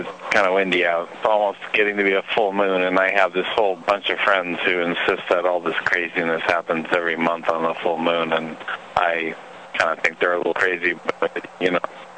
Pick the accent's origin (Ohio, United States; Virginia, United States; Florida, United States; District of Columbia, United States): Florida, United States; I'm from Florida.